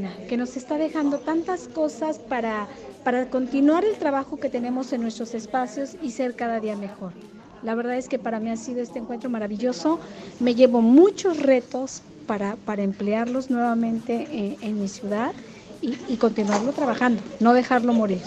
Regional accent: Mexico City, Mexico; soy de la Ciudad de México.

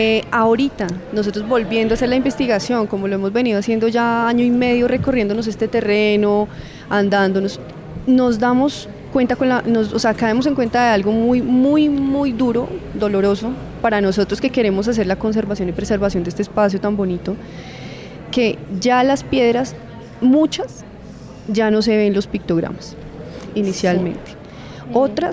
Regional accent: Tunja, Boyacá, Colombia; Todos somos boyacenses, todos somos tunjanos, todos estamos acá y tenemos una historia anterior.

